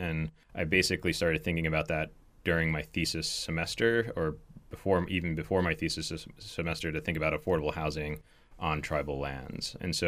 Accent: Point Pleasant, New Jersey, United States; also born or lived in Montana; I grew up in Point Pleasant, New Jersey, a shore town along the coast of New Jersey. My mom is from Montana, southeastern Montana, from the Northern Cheyenne Reservation, and I grew up kind of between the two places

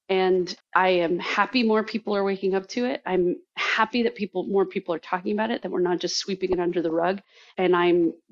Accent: New York City, New York, United States; now in Washington, D.C., United States; I'm a New Yorker, you know, born and bred. And so the idea of coming to live in Washington, D.C. was, you know, a little daunting to leave my folks and friends.

